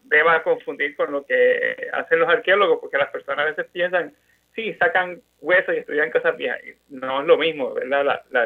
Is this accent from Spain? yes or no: no; Isabela, Puerto Rico; moved away; vivo bien lejos de Puerto Rico, mis raíces están allá, y, claro. Y de allá es que soy natural de Isabela, nací y criado allá.